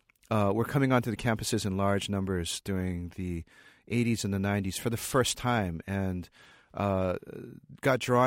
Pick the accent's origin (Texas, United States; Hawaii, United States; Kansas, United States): Hawaii, United States; When I grew up in Hawaii, you know, I had friends who were Haole, who were white.